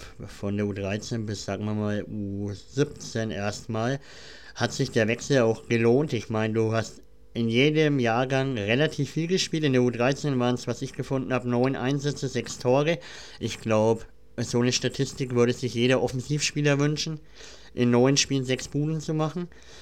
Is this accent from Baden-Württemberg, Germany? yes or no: no; Nuremberg, Bavaria, Germany; wir kommen zwar aus Bayern, also eher Franken-Nürnberg aus der Ecke